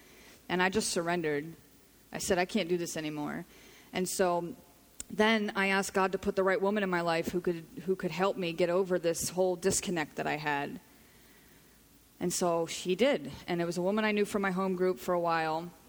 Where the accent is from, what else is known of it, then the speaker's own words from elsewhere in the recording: New Jersey, United States; I say Natty Ice because I'm from Jersey.